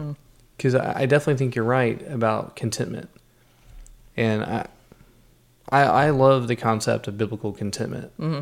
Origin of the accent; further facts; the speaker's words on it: the South, United States; it's making me think about growing up in the South, like Southern Baptist.